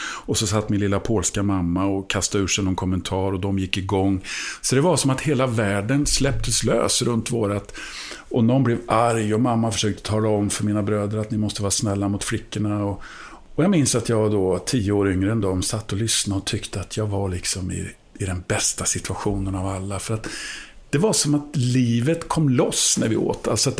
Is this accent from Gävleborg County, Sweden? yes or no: no; Degerfors, Örebro County, Sweden; mina optimala måltider, de var hemma i Degerfors när vi satt då